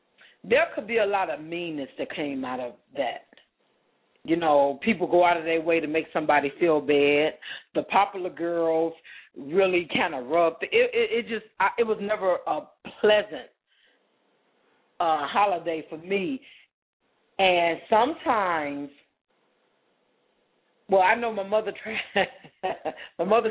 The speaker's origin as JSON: {"language": "English", "town": "Chicago", "region": "Illinois", "country": "United States", "said": "Well, you know, I'm from Chicago"}